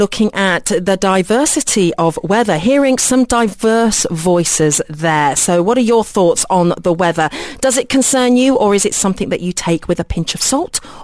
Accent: United Kingdom; being a Brit

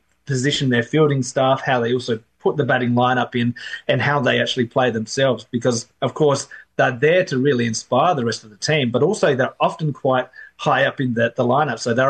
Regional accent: Australia; So as an Aussie who loves cricket, we now know what we can expect from our own guys going into the summer.

